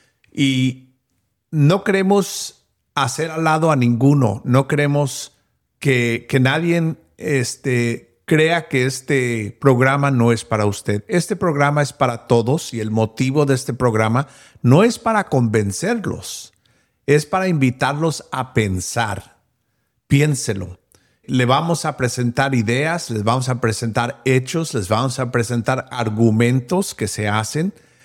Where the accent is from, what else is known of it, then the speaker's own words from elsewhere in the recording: Mexico; crecí en México. Mis papás eran misioneros en México.